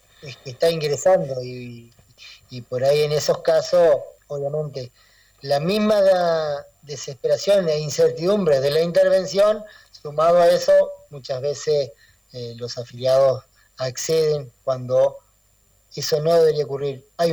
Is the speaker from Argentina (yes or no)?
yes; Ramírez, Entre Ríos, Argentina; en las localidades pequeñas del interior, donde por ahí nos conocemos todos, yo soy de Ramírez